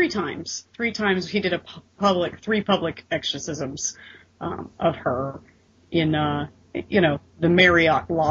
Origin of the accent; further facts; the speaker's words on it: the South, United States; Okay, so I was raised in the South